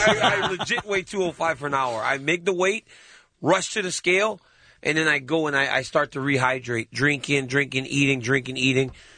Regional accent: Louisiana, United States; I'm from Louisiana, man. Like, my whole life, they've given me rice.

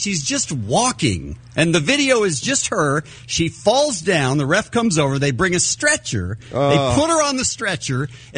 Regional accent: United States; And I'm an American.

